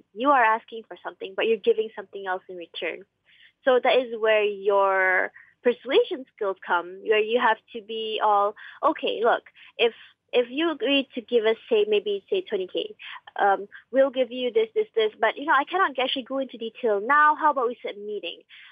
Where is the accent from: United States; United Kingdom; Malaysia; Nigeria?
Malaysia; Shah Alam, Selangor; And I am actually from Shah Alam, and I'm a full-time student.